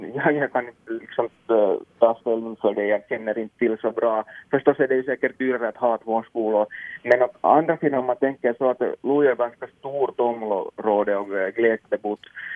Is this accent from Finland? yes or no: yes; Finland; jag känner mig kanske även lite så där positivt sett stolt över det att jag är finlandssvensk.